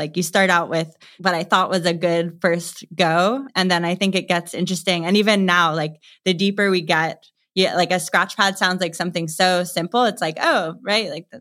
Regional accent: East Coast, United States; we came back to the East Coast really to be like closer to family, and it's just kind of where I'm from.

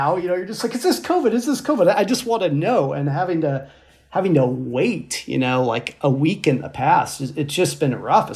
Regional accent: Seattle, Washington, United States; growing up in Seattle, like never seen a cougar.

